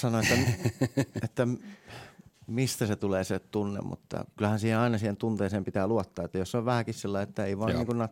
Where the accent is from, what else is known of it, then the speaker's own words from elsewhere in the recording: Hämeenkyrö, Pirkanmaa, Finland; mutta Hämeenkyröstä oon lähtöisin ja oon myös ylpeä siitä